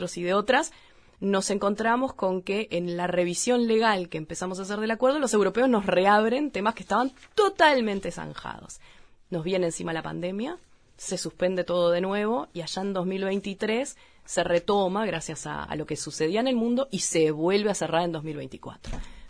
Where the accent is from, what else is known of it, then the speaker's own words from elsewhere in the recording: Uruguay; esto es algo que tenemos que asumir como uruguayos, como uruguayas